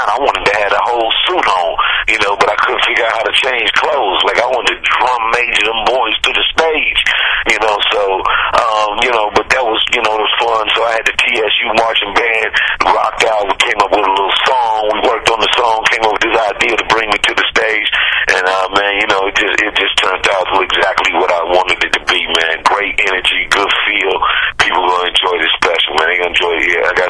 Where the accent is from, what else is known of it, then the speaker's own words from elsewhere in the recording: St. Louis, Missouri, United States; now in Los Angeles, United States; I grew up in St. Louis like that, but my real team is the Steelers.